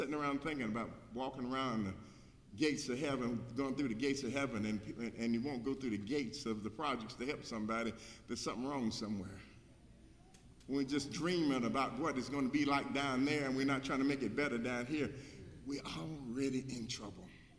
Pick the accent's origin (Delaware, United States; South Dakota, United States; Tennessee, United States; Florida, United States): Tennessee, United States; Savannah; it's 30-something miles from Corinth to Savannah, my hometown.